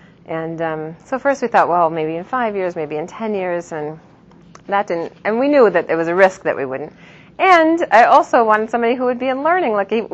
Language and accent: English; United States; even though I was raised in America, I'm a 13th generation American